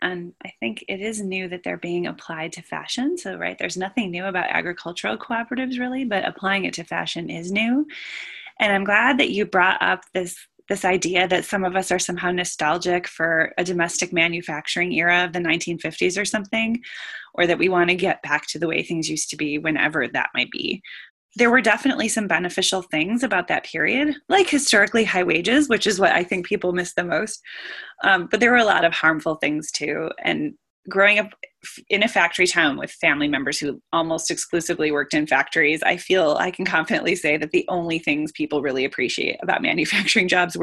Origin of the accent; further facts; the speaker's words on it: Detroit, Michigan, United States; I'm from such an urban place, you know. I grew up in and outside of Detroit, and it's so urban and suburban